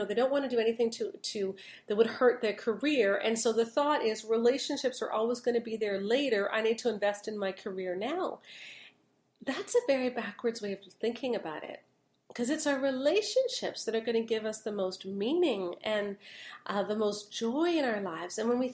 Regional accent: Canada; And I'm Canadian. I am not going to talk about gun control.

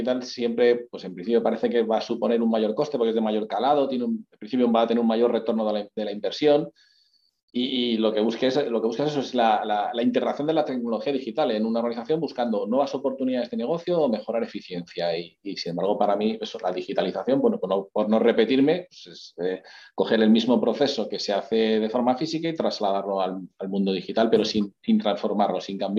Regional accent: Madrid, Community of Madrid, Spain; Y nada, en lo personal, soy de Madrid

